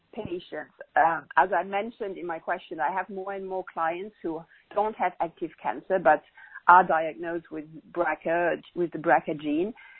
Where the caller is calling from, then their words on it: Singapore; Yeah, I'm calling from Singapore.